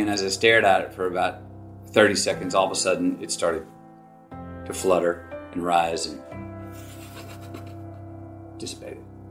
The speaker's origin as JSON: {"language": "English", "country": "United States", "said": "I have my American cap that I'd worn for 2 decades. I'm an American."}